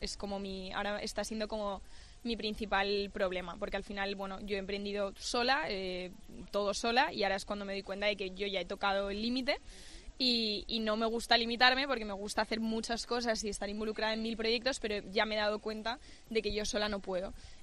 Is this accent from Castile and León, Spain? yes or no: yes; Salamanca, Castile and León, Spain; yo soy de Salamanca.